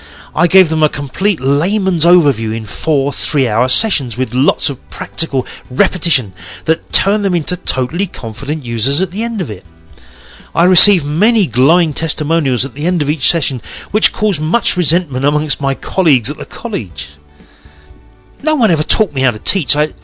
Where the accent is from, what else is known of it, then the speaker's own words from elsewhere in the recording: London, United Kingdom; now in Beijing, China; I'm from London, England, in case you haven't worked it out. And I'm currently living in Beijing, China